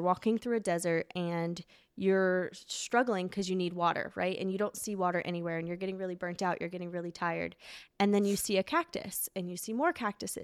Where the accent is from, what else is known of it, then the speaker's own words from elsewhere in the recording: Las Vegas, Nevada, United States; So I grew up in Las Vegas, Nevada.